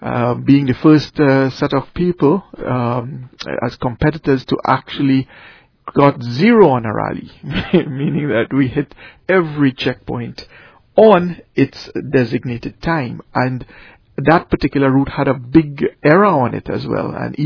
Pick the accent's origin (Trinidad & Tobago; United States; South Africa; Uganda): Trinidad & Tobago; You know, from the time of growing up in Trinidad. You know, speaking of the time of growing up in Trinidad